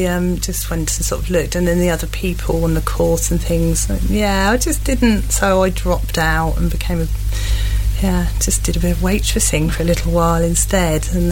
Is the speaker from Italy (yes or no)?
no; England, United Kingdom; moved away; They thought I was posh because I was from England and all the rest of it